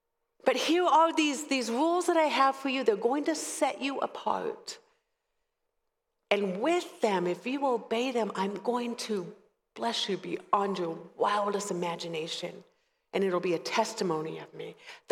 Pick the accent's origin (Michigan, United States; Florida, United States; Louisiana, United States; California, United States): California, United States; I grew up in Southern California with curly hair that I hated, right? And the first few hours of every morning were always foggy. We lived somewhat near the coast.